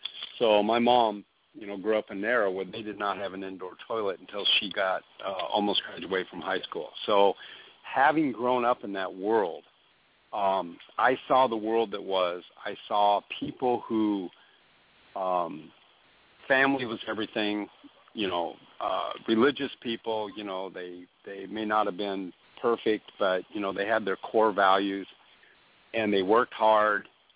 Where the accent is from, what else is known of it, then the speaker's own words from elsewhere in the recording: Northwest, United States; Well, I'm all Southern roots, too. But I grew up in the Northwest, so I don't have the passion of it like you do.